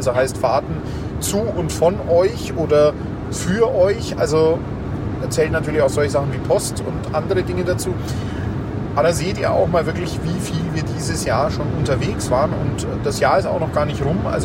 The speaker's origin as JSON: {"language": "German", "town": "Augsburg", "region": "Bavaria", "country": "Germany", "said": "so als Bayern als Augsburger nicht unbedingt verstehen"}